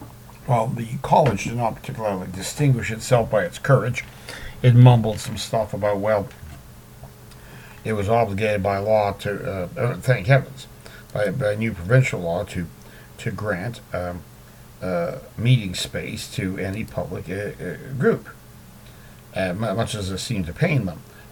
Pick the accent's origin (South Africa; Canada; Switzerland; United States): Canada; Hamilton, Ontario; Sunday night in my hometown of Hamilton saw a very disgraceful incident.